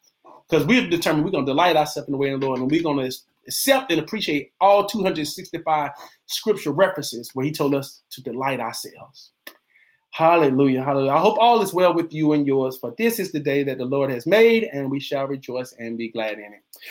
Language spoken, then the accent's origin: English; Henderson, North Carolina, United States; I limit myself to growing up in Henderson, Kitchell, North Carolina. I limit myself to, you know, growing up in a trailer.